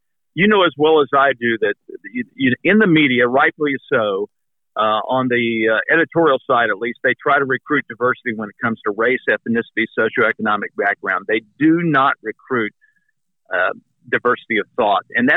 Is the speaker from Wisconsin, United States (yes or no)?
no; Baytown, Texas, United States; I grew up in Galveston, okay? Galveston area, Baytown, Texas, and we would go to Galveston a lot.